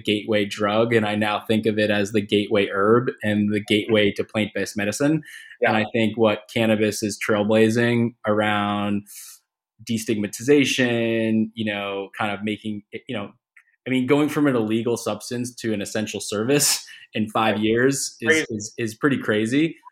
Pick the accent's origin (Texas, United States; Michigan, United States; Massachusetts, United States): Massachusetts, United States; Boston; I grew up in Boston in the city